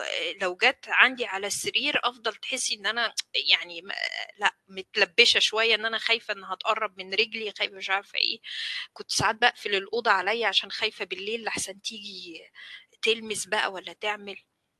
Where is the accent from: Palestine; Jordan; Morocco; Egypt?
Egypt; احنا مثلا كان عندنا في مصر اللي هي موضوع القطط والكلاب اللي في الشوارع كتير